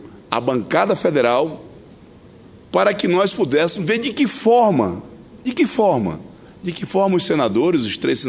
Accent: Acre, Brazil; que nasci e me criei no Acre, eu nunca tinha visto.

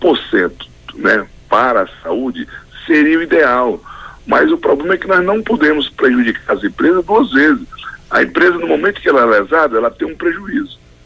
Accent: Acre, Brazil; É um prazer estar mais uma vez aí na nossa querida Rádio Senado, que tem uma audiência maravilhosa lá no meu estado

